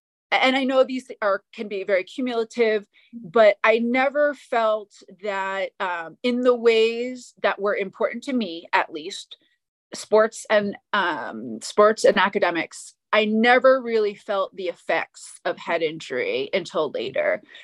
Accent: Maine, United States; So, but to go back, I grew up in Maine, so Northeastern United States, and in the snow, which was really interesting because my mom's from Vietnam.

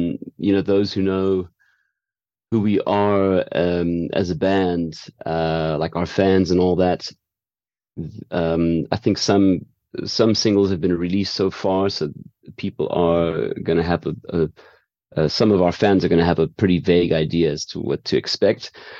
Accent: South Africa; We're a South African band that's been going for like 28 years.

